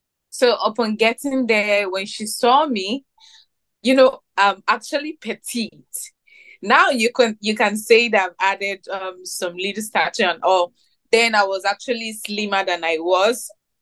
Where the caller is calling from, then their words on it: Lagos, Nigeria; Lagos, Nigeria.